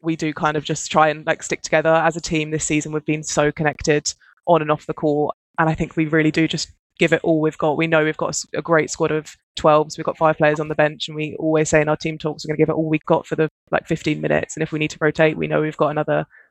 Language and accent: English; East of England, United Kingdom; I'm originally from Essex, came from Saracens Mavericks.